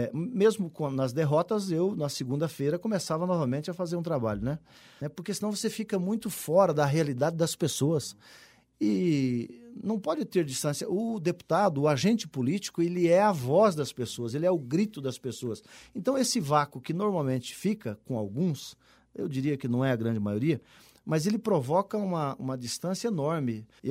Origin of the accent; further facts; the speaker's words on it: Paraíso do Norte, Paraná, Brazil; now in Cascavel, Brazil; Eu saí de Paraíso do Norte, cheguei em Cascavel, uma cidade muito pequena, né, morar numa cidade já grande, nos anos 80, em Cascavel.